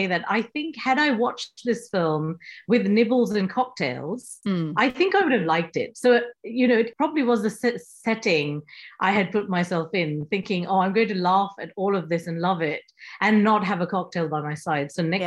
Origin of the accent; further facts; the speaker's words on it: Nigeria; I grew up in Nigeria.